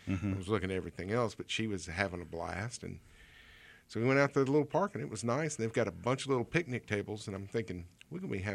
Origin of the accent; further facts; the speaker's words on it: Sims, United States; I went out and visited a park in Sims yesterday that didn't exist when I was growing up in Sims.